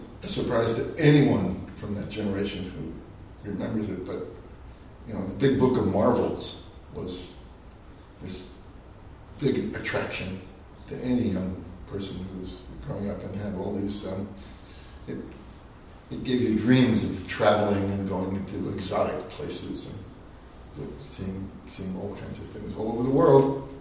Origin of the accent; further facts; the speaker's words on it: Queens, New York, United States; Well, the neighborhood was called Sunnyside. Still is. And it's, I grew up at near the corner of 46th Street and Queens Boulevard in Queens.